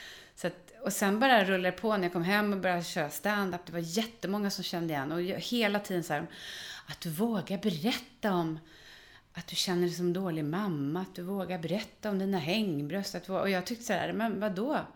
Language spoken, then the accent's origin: Swedish; Hultsfred, Kalmar County, Sweden; Jag är från Hultsfred. Jag har aldrig hållit på med droger.